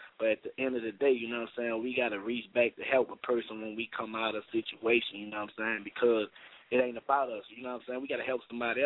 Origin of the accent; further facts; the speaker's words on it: New Orleans, Louisiana, United States; And I'm from the hood. I'm from the Magnolia Project